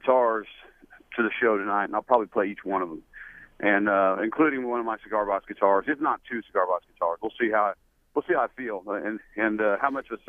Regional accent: Indiana, United States; Well, I mean, you know, we come from Brown County, Indiana, you know, and it's just like, you know, here in Henderson.

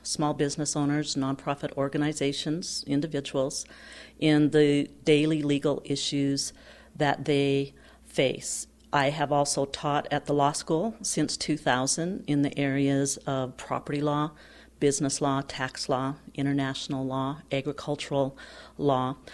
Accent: Conrad, Montana, United States; I grew up in Conrad, Montana, which is north of Great Falls on the High Line. I'm a fourth-generation Montanan from agricultural families on both sides.

